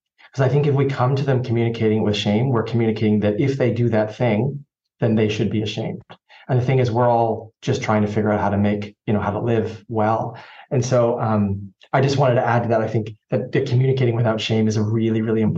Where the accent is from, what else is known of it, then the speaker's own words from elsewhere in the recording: Canada; accent: Canadian; My Canadian accent is coming out.